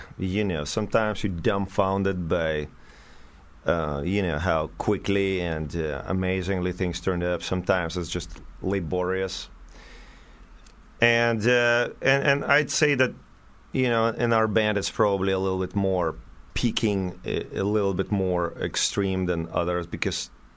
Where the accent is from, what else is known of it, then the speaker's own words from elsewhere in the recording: Ukraine; since I'm from Ukraine, I'm just going to like clear